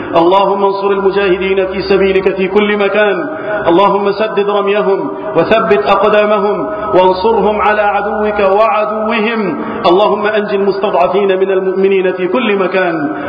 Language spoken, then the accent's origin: Arabic; Egypt; اللهم احفظ بلدنا مصر وسائر بلاد المسلمين من الفتن.